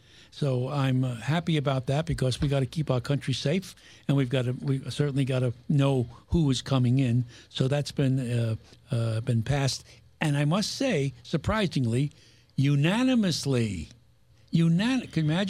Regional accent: Brooklyn, New York, United States; I grew up in Brooklyn.

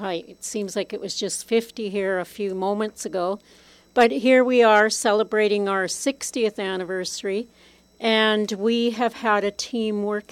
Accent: Manning, Alberta, Canada; now in High Level, Canada; I wanted to be close to my family, and I was raised in Manning, and I have family in Fort Vermilion. So I came to High Level as a teacher

